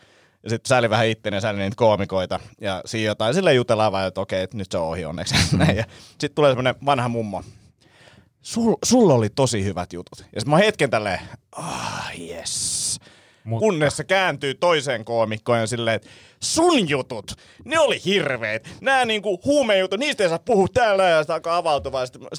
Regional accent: Martinlaakso, Uusimaa, Finland; mä oon itse Martinlaaksosta kotosi

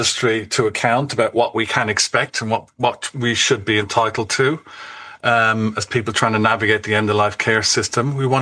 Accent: Ireland; There's no reason why, as an Irish community, we couldn't come together and to try and design and support pathways which would be very particular to Irish needs.

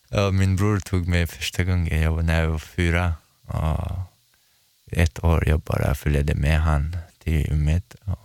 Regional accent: Chechnya, Russia; Swedish is a second language; now in Sweden; Ja, jag är från Tjetjenien.

